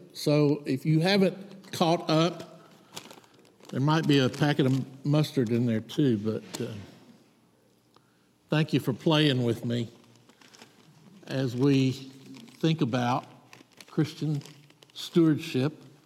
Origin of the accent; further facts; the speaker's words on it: Georgia, United States; I'm from South Georgia. I know about gnats.